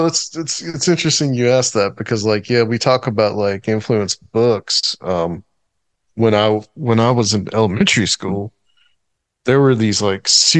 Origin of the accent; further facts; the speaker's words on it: the South, United States; And I think just growing up in the South, period.